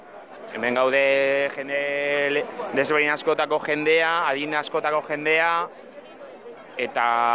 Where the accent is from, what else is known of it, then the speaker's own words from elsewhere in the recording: Vitoria-Gasteiz, Basque Country, Spain; hemengoa naiz, Gasteizkoa